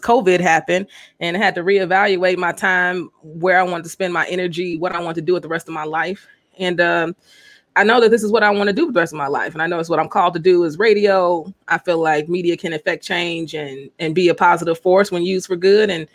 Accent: Chicago, Illinois, United States; also born or lived in Des Moines, Iowa; I spent my time at Drake in Des Moines, Iowa, and I'm from Chicago, y'all. So y'all already know that was culture shock.

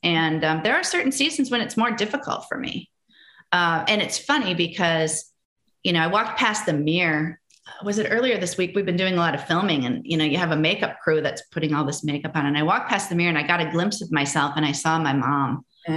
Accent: Wisconsin, United States; I mean, a lot of people say, well, you were born and raised in Wisconsin. Maybe that's it. Maybe there is something to the Midwest. I don't know, but it's who I am.

